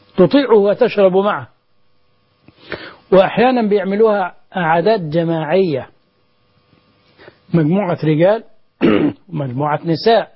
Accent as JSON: {"language": "Arabic", "country": "Egypt", "said": "وأن يحفظ بلدنا مصر"}